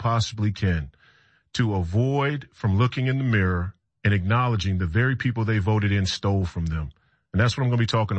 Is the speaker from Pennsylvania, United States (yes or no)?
no; Minnesota, United States; As a Minnesotan, I'm disappointed and I'm, you know, concerned is putting it mildly.